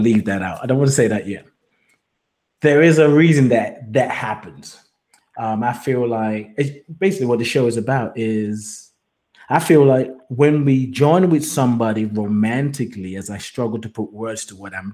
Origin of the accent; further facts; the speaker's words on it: Nigeria; And it's not necessarily something I heard when I was growing up in Nigeria, which is rather interesting.